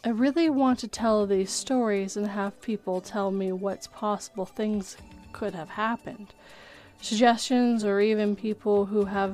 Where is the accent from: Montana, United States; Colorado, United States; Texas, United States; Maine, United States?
Montana, United States; I grew up in Montana. The one I said first. Middle of nowhere between Paulson and Ronan.